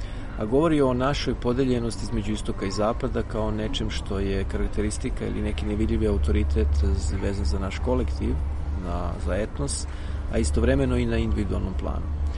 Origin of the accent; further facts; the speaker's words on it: Osijek, Osijek-Baranja County, Croatia; moved away as an adult; now in Belgrade, Serbia; ja sam se rodio u Đakovu, odrastao sam u Osijeku, dakle rodio sam se u Slavoniji, od svoje 19. godine sam u Beogradu